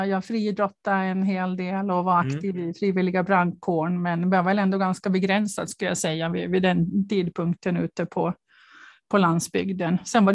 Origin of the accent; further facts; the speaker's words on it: Saltvik, Åland, Finland; Jag är uppväxt i Östra Saltvik, faktiskt från samma by nästan som Daniel kommer ifrån.